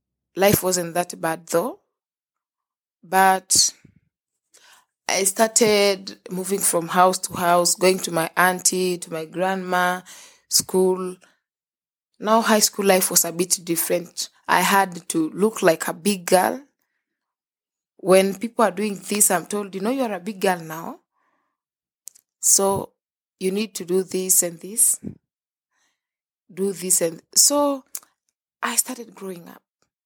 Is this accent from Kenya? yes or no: yes; Kenya; I'm from Kenya, Africa. And I'm 23 years old, single mom.